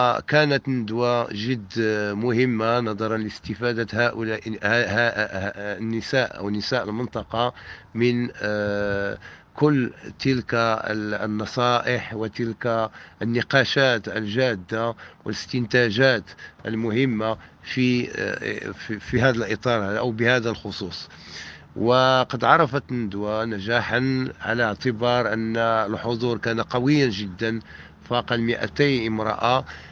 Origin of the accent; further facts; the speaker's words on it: Morocco; ونحن نعلم جيدا أن المرأة القروية عندنا في المغرب محتاجة جدا لمثل هكذا أنشطة